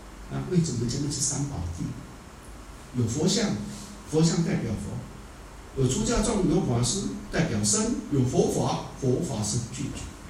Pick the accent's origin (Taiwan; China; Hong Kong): Taiwan; 你听过不？我们台湾人讲的，你们听过？